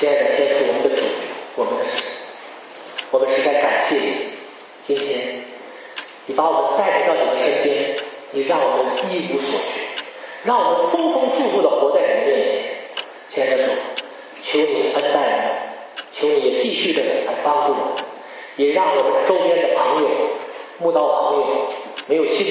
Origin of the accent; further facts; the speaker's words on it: China; now in Canada; 我为什么从大陆移民到加拿大啊？